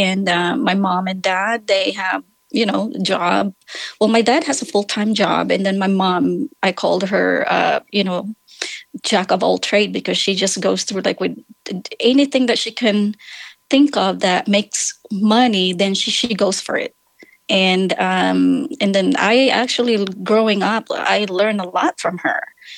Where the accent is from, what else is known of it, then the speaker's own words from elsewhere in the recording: Philippines; So it's a very interesting life growing up in the Philippines.